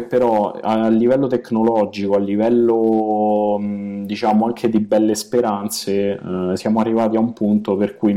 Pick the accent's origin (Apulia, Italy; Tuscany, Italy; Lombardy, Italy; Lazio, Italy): Lazio, Italy; accent: Romanesco; c'ho un terribile accento romanesco che non se ne va più via, e quindi mi dovete tenere così.